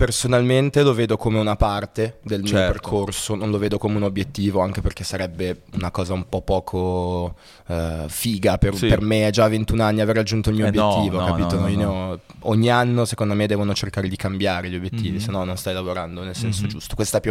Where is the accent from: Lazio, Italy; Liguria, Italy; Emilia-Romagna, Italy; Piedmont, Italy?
Liguria, Italy; Genoa; now in Milan, Italy; io sono di Genova, okay.